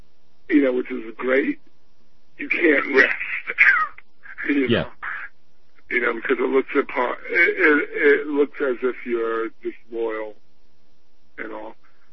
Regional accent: New York, United States; this is why I thank God I'm a New Yorker

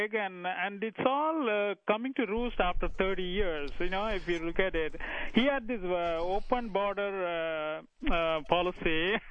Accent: India; I'm coming from India.

